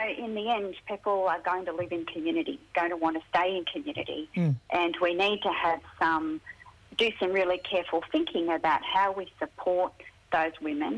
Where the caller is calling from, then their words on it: Sydney, New South Wales, Australia; Gadigal Land. I'm here in Alexandria in Sydney.